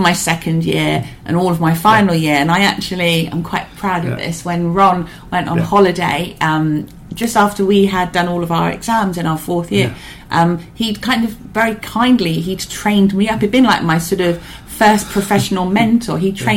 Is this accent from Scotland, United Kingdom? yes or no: no; South West England, United Kingdom; I grew up in South Devon